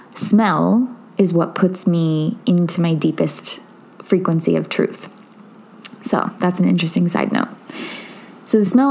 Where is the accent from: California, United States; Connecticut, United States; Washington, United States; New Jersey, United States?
Washington, United States; Seattle; Tom's from England and I grew up in Seattle.